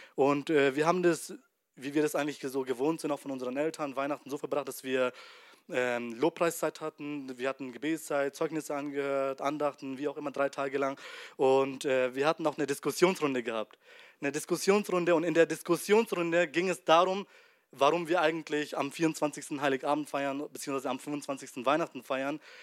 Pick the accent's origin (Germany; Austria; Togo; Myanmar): Myanmar; Wisst ihr, ich komme nicht aus Deutschland und bei uns in Burma, das ist in Myanmar, in Asien ist es